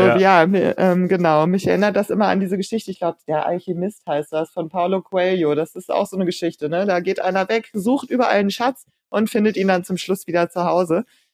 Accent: Hannover, Lower Saxony, Germany; born there; also born or lived in Japan; Genau, ich bin gebürtige Hannoveranerin. Ich war dann zwischendurch 12 Jahre nicht in Hannover und bin ziemlich weit in der Welt rumgekommen, darunter eben diese Jahre in Japan.

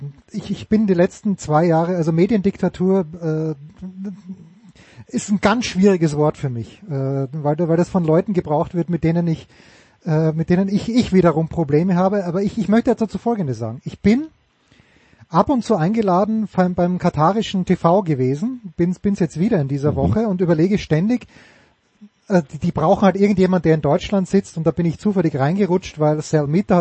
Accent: Austria; ich tue mich extrem schwer als Österreicher

